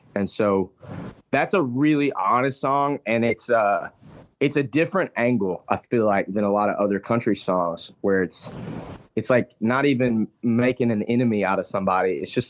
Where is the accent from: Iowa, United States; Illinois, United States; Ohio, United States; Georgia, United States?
Georgia, United States; Fayetteville; And I'm this kid from Fayetteville, Georgia that grew up in a cul-de-sac.